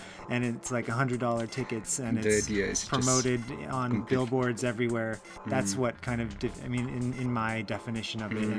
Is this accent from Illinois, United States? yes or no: no; Los Angeles, California, United States; also born or lived in Berkeley; Los Angeles, but I moved to Berkeley, which is right near San Francisco, and I studied at the university there. I moved up there in 1991 when I was 17